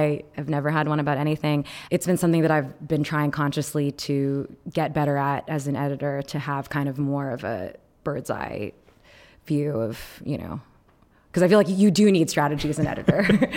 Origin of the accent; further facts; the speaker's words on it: Texas, United States; I grew up in Texas, in a 98% white zip code.